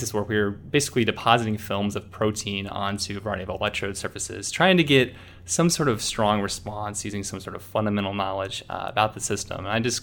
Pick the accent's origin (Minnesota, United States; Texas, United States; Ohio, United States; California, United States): Texas, United States; Houston; also born or lived in San Antonio; So I grew up, actually was born in San Antonio, Texas. I got a lot of family there. Grew up in Houston, Texas, and did my undergraduate degree in San Antonio. So I got strong roots back in Texas.